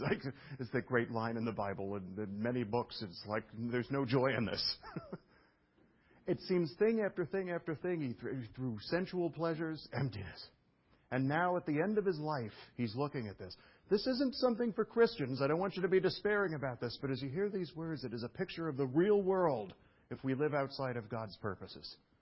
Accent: Brooklyn, New York, United States; I don't know. I'm from Brooklyn, but I've actually heard this before.

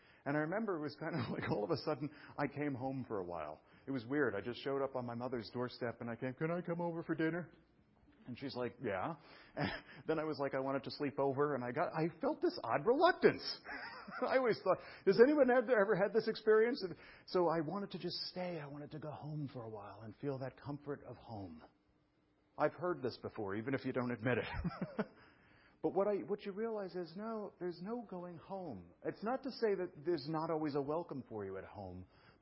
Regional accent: New York, United States; I'm a guy, I was raised in New York, and I go back home sometimes, and it's weird.

